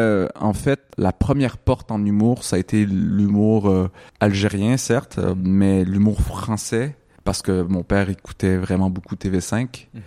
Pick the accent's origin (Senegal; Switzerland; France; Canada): Canada; Quebec; parce que j'étais au Québec, j'ai grandi au Québec, je suis né au Québec, dans une culture arabo-musulmane, et à l'extérieur c'était très québécois